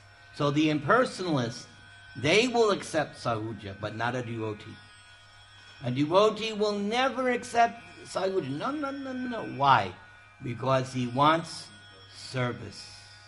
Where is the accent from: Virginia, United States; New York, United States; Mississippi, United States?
New York, United States; I know, I'm from New York. It smells like hell.